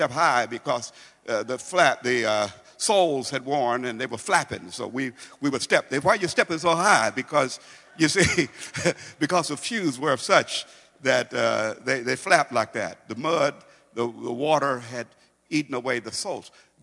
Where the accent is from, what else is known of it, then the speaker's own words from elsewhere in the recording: Brooklyn, Illinois, United States; We had dirt roads in my hometown. We had dirt roads. Now, uptown, they were paved, but on the low end, you probably heard me talk about, we lived on the low end of Brooklyn.